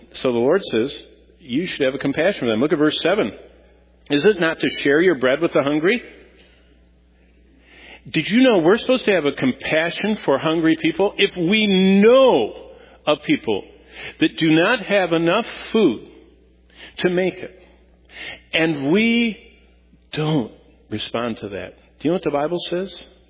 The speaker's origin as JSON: {"language": "English", "town": "Lansing", "region": "Michigan", "country": "United States", "tie": "born or raised there", "said": "I was raised in Lansing, and my parents, my mom didn't work, my dad worked at General Motors hourly. We lived in a less than 900 square foot house with five of us."}